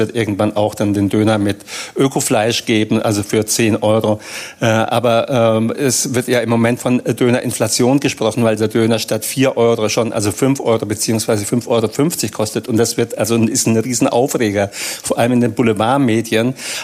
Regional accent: Bavaria, Germany; Also ich kann ja nur Kebab sagen als Franke, das ist egal, ob mit P oder mit B. Aber ich schreibe es mit P, wir sagen dazu hartes B in Franken, also Kebab.

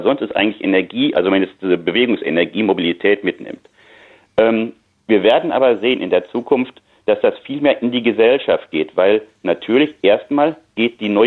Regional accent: North Rhine-Westphalia, Germany; Ich sehe ein bisschen, ich komme aus dem Ruhrgebiet und sehe diesen Wandel

